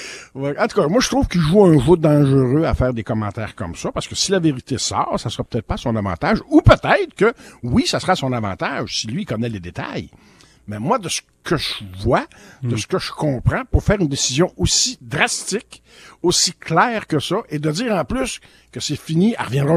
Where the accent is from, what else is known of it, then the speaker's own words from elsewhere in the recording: Quebec, Canada; On est des Québécois.